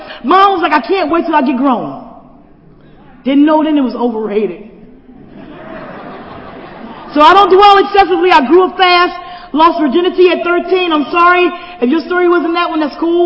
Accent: Philadelphia, Pennsylvania, United States; I grew up quick. I grew up fast in North Philadelphia.

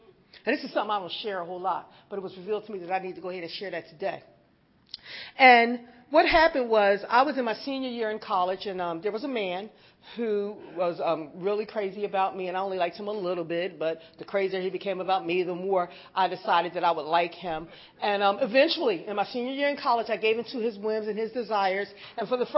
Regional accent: Philadelphia, Pennsylvania, United States; Like I said, I grew up in Philly, and from an early age, I remember not really feeling loved.

